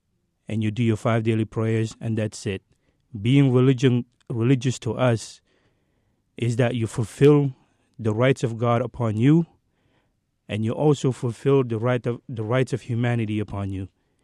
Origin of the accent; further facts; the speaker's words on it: Gambia; I am from a Muslim country myself. I'm originally from Gambia, West Africa.